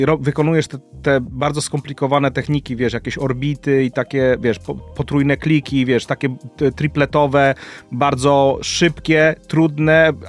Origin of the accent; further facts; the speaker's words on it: Silesian Voivodeship, Poland; now in Warsaw, Poland; wyjechałem ze Śląska, musiałem wyjechać ze Śląska za chlebem tutaj do Warszawy.